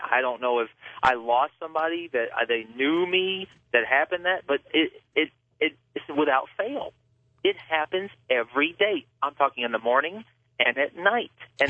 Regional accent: Denver, Colorado, United States; I'm from Denver, Colorado.

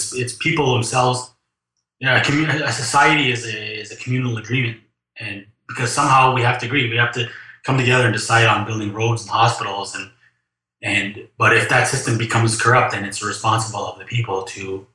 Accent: France; accent: French; I'm going to pronounce it with my French accent

